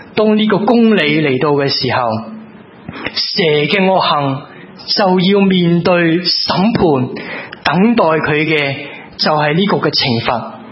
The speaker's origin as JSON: {"language": "Cantonese", "country": "China", "said": "我哋中国人有一个好唔习惯嘅感觉噶"}